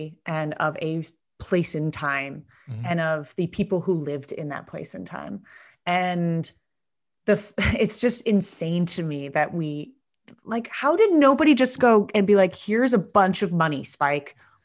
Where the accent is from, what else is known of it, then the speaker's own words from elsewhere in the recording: New York, United States; also born or lived in Connecticut; I grew up in New York and Connecticut, and I lived in Bed-Stuy for 6 years